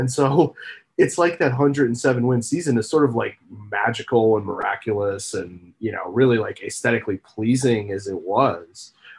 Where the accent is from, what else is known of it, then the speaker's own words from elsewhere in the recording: Philadelphia, Pennsylvania, United States; I grew up in Philadelphia